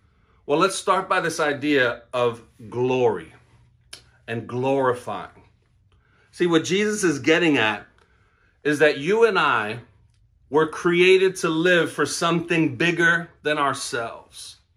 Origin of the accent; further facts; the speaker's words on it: New York City, New York, United States; I grew up in Brooklyn, let me just be clear on that, but I am giving rep and love to Queens because I live in Queens and I pastor in Queens